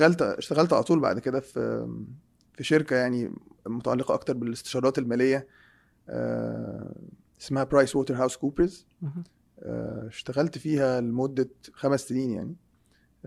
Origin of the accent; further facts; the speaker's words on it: Egypt; نسبيا بالنسبه احنا عندنا في مصر ساعات بيسموها حاجات اوحش